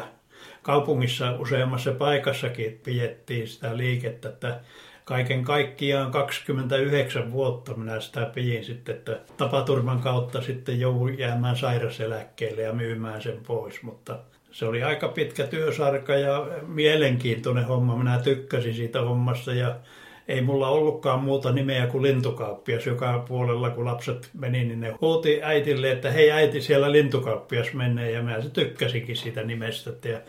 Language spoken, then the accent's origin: Finnish; Alajärvi, South Ostrobothnia, Finland; Joo, minä olen tuolta kotoisin tuo Alajärveltä ja semmoisesta pienestä kylästä kuin Möksyn kylä.